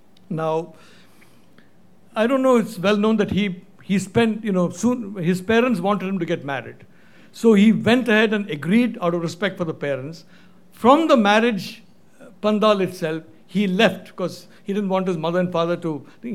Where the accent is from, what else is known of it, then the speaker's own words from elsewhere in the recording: India; I was telling Angie that as an Indian, for me, an average length of speech is about 4 hours.